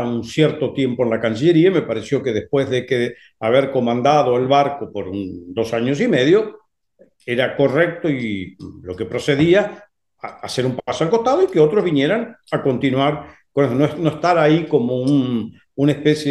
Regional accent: Santa Fe, Argentina; hay algo que yo puedo devolver a la provincia de Santa Fe, de donde soy, donde me formé, escuela primaria, secundaria y universidad

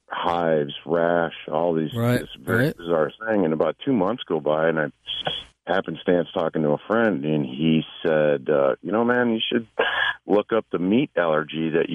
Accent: Nashville, Tennessee, United States; and I'm actually from Nashville, and we're down here doing a mini tour with two prog rock bands from Nashville.

